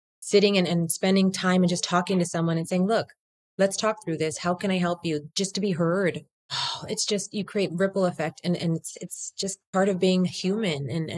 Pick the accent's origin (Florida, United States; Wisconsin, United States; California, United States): California, United States; Whittier; And I grew up in Whittier, where the girls are prettier.